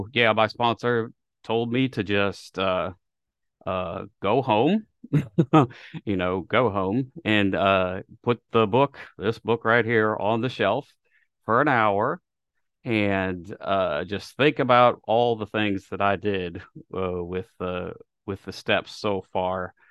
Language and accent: English; Nashville, Tennessee, United States; I hail from Nashville, Tennessee.